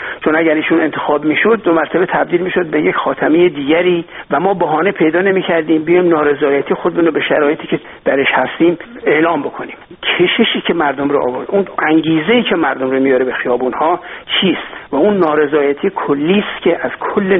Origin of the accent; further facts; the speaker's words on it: Iran; من به عنوان یک ایرانی، به عنوان یک انسان، شدیداً احساس همدردی و مسئولیت میکنم